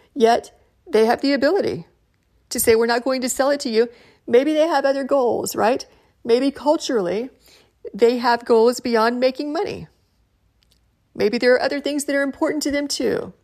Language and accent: English; Dallas, Texas, United States; If you go to the Bush library in my hometown here of Dallas, he has a presidential library